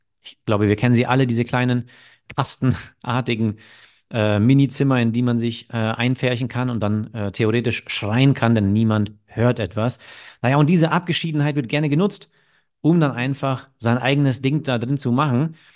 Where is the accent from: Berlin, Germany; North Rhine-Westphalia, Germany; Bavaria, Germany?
Bavaria, Germany; Munich; aus meiner Heimatstadt München